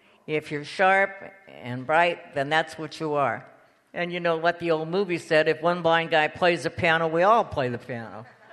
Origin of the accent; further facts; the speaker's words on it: St. Louis, Missouri, United States; I'm not saying that just because she comes from St. Louis and I come from St. Louis